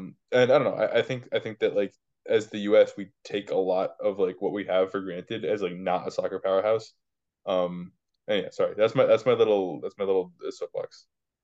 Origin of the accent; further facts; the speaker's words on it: United States; I think because we're American, we like think we belong in like some sort of elite in everything that like we do, like as a country.